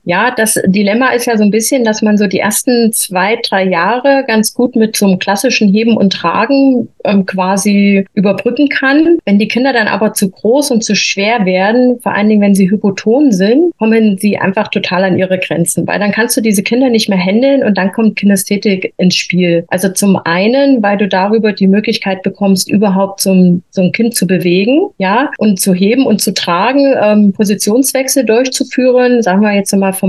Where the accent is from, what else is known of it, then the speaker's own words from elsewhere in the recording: Thuringia, Germany; born there; moved away as an adult; now in Freising, Germany; komme hier aus der Nähe von München, also wohnhaft jetzt im Freising. Gebürtig eigentlich komme ich aus Thüringen, bin aber quasi nach der Wende hier in Bayern gelandet